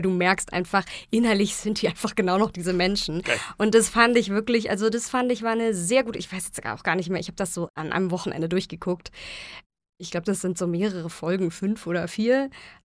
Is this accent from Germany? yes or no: yes; North Rhine-Westphalia, Germany; now in Munich, Germany; Ich komme auch aus NRW.